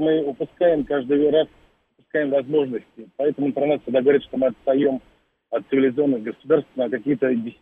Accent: Ukraine; я сам родом с Украины.

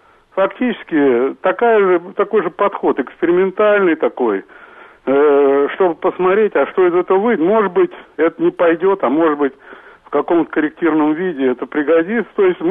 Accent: Moscow, Russia; я из Москвы.

